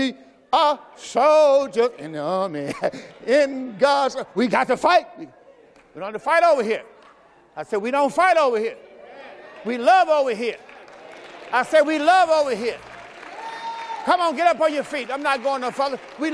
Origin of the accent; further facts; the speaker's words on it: Mississippi, United States; See, I came from Mississippi, and one of the songs we had to sing is